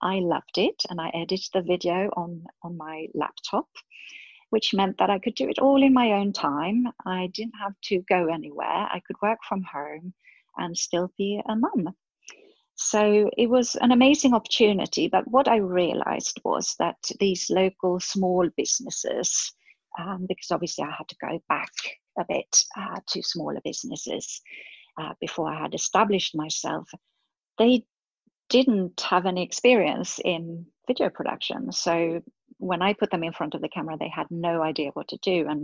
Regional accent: Sweden; moved away as an adult; I was born in Sweden, and I've lived almost half of my life abroad now

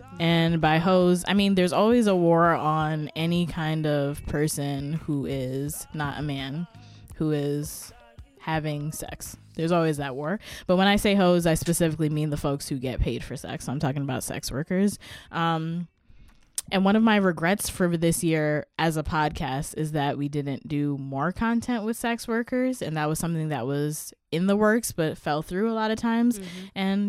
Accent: Queens, New York, United States; Ridgewood, which is in my hometown of Queens.

